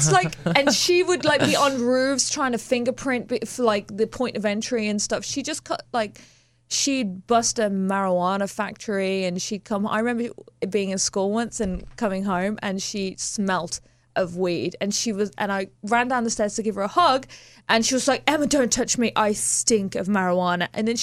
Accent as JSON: {"language": "English", "town": "Birmingham", "region": "West Midlands", "country": "United Kingdom", "tie": "born or raised there", "said": "I grew up in Birmingham"}